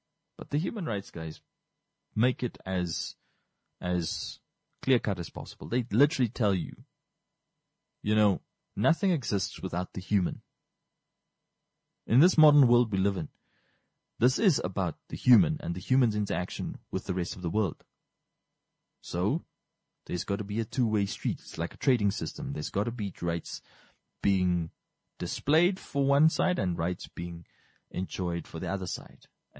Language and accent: English; Windhoek, Khomas, Namibia; also born or lived in Rehoboth; I technically can't call this town my hometown because Windhoek technically has been my hometown for the greater part of my existence here on earth. But I grew up for 7 years. I lived for 7 years in Rehoboth.